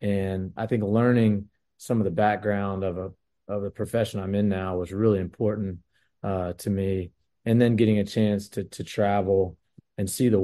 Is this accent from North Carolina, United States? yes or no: yes; Chapel Hill, North Carolina, United States; Like I didn't know growing up in Chapel Hill that I was supposed to be a Carolina fan until I got in elementary school.